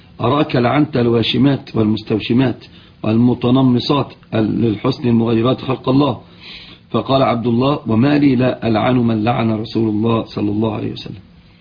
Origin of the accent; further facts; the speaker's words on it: Egypt; والصعيد عندنا في مصر هم يعني اكثر ناس يفعلون الوشم وغرز الابر